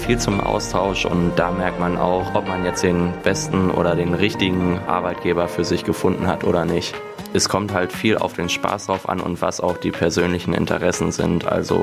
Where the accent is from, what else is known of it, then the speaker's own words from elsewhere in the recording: Strothe, Hesse, Germany; Ich komme aus Strothe